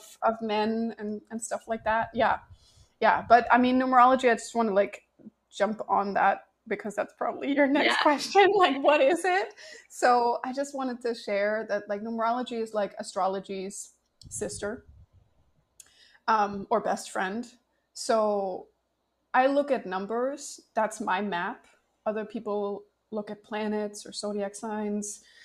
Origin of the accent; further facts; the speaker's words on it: Denmark; Or like I grew up in a country, I grew up in Denmark